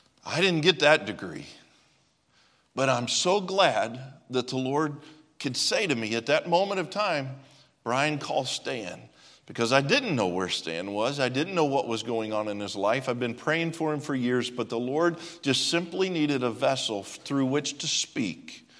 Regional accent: Clarksville, United States; I'm back in Clarksville, my hometown, last summer.

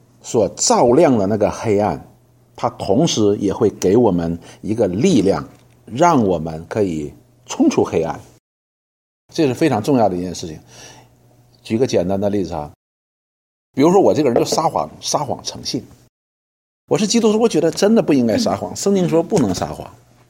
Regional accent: China; 但是我们中国人又发明出来4个，为了考试嘛

